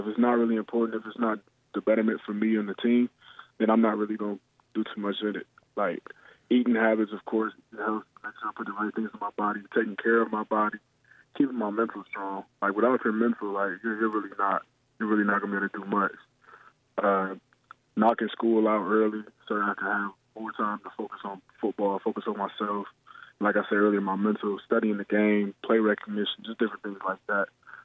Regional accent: Canton, Ohio, United States; I'm from Canton, Ohio. It's a small city. It's a football town, but it's not really the best area as far as living. It's a lot of violence and a lot of things like that.

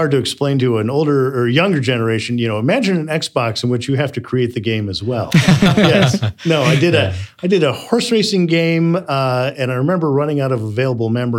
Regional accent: Midwest, United States; I'm from the Midwest, I don't know that one.

